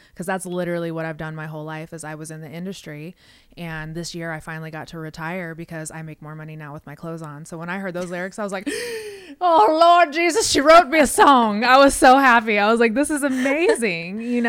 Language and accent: English; West Coast, United States; now in Nashville, United States; Like, I'm from the West Coast, so we're all more liberal out there, I guess you could say.